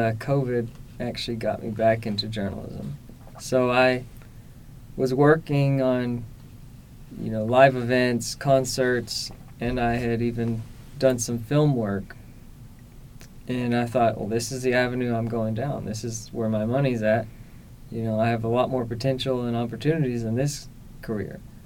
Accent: Malvern, Arkansas, United States; I'm from Malvern, Arkansas, just down the road. It's a 30-minute drive from here, if people don't know.

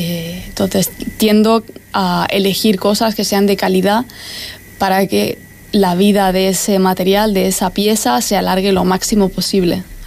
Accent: Barcelona, Catalonia, Spain; also born or lived in Fuerteventura / London / Amsterdam; mi madre es italiana, mi padre es canario, yo nací aquí en Fuerteventura y crecí fuera, realmente crecí fuera, en Barcelona, luego estudié en Londres, estuve un poco, bueno, pues trabajando en Ámsterdam y luego ya decidí volver.

